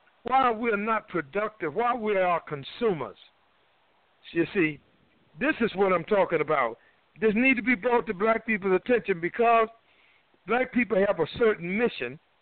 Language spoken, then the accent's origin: English; Durham, North Carolina, United States; Even in my hometown, Durham, it was called Black Wall Street.